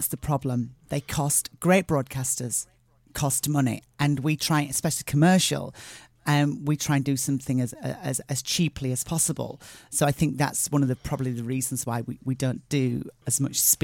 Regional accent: Barnsley, Yorkshire and the Humber, United Kingdom; I bought quite a few terraced houses and stuff in my hometown of Barnsley because I know the area and stuff.

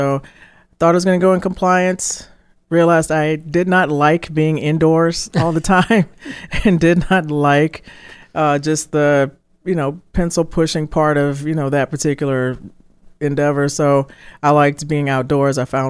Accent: Baton Rouge, Louisiana, United States; Baton Rouge was obviously my hometown.

